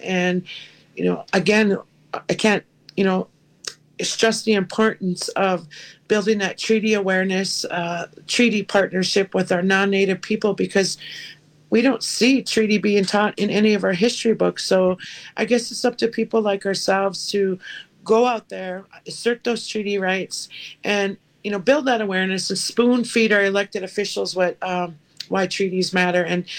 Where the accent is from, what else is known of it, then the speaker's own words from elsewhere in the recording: Leech Lake Reservation, Minnesota, United States; from the Leech Lake Reservation here in northern Minnesota.